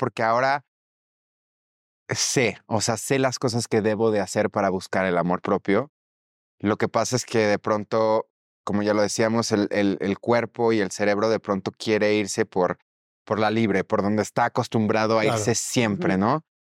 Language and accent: Spanish; Mexico; mi mexicanidad también, porque soy mexicano, y la parte queer.